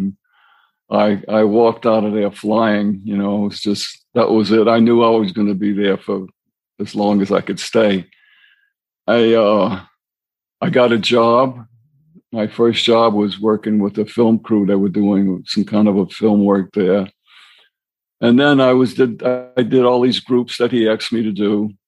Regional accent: New Orleans, Louisiana, United States; I was from New Orleans, Ninth Ward. I knew how to fight

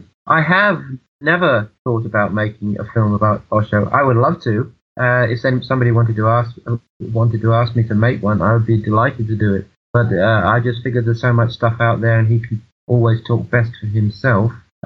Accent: England, United Kingdom; I'm English and I was living in England and in Somerset.

